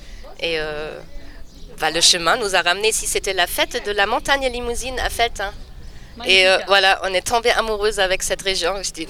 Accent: Germany; French is a second language; also born or lived in Alsace; now in France; Moi, je suis allemande. Ah, ça s'entend, hein?

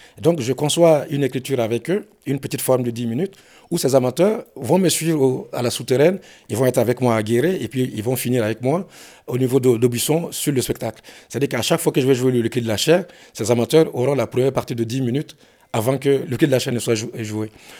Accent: Burkina Faso; moi, en tant que Burkinabé, je ne peux pas vendre mon diamant directement.

